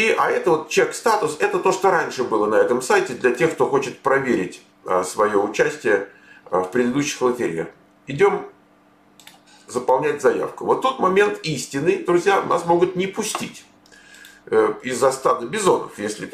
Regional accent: Moscow, Russia; born there; по правде, я родился в Москве

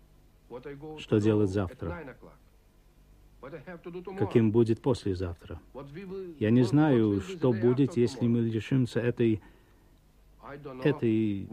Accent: Russia; Россию? Да, мы из России.

